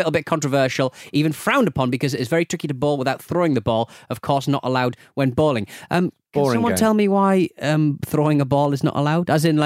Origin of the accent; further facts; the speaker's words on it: Potenza, Basilicata, Italy; Made me think of my hometown club, Potenza, in the third tier in Italy.